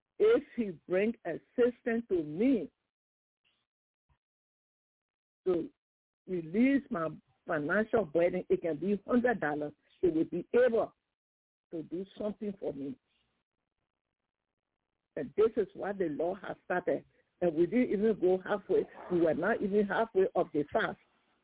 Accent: Liberia; So I said, we're from Liberia.

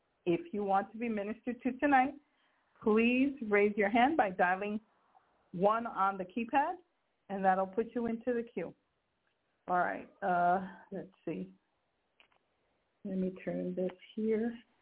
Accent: Brooklyn, New York, United States; accent: Brooklyn; And my Brooklyn accent came out a little bit.

